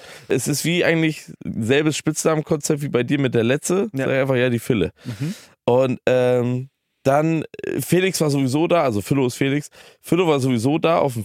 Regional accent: Germany; Ich kann dir einfach sagen, dass ich aus Deutschland komme.

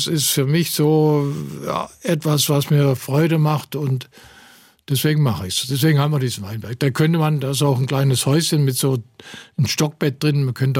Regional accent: Greiz, Thuringia, Germany; born there; Ja, ich habe ein paar alte Bekannte in meine Geburtsstadt Greiz mitgenommen.

